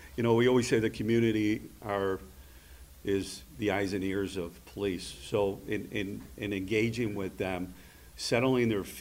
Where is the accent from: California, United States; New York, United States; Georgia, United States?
New York, United States; Buffalo; Obviously, when I was growing up in Black Rock in those years, in the 60s, 70s